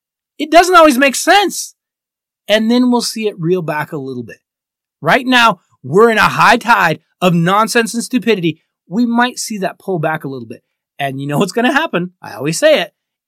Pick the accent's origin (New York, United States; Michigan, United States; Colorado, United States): Colorado, United States; Denver; my hometown city of Denver just celebrated a championship parade last year at this same time.